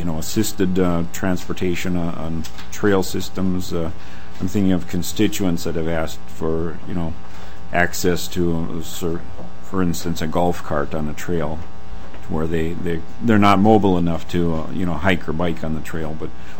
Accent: Elbow Lake, Minnesota, United States; In my years growing up in Elbow Lake, we went down to that lake for our biology ecosystem experiments.

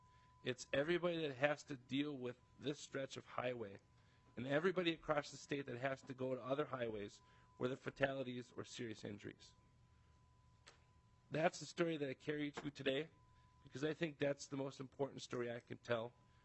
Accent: St. Peter, Minnesota, United States; I'm from St. Peter, and I served in St. Peter City Council for 7 years.

